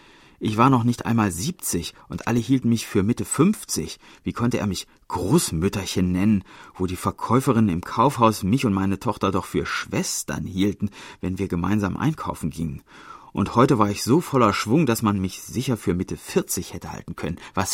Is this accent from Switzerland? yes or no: no; Seoul, South Korea; Ich bin also als gebürtige Seoulerin vor einem Monat mit meinem Mann im Ruhestand in einen Vorort von Seoul gezogen.